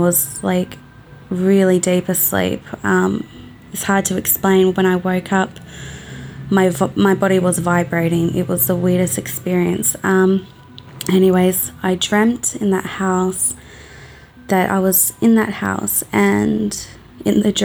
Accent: Australia; I'm from Australia.

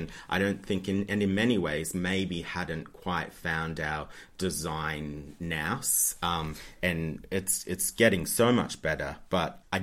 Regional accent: Australia; Apart from rearranging the furniture and picking colours of my room, Australians are so less adventurous in design. I think because we have such a co

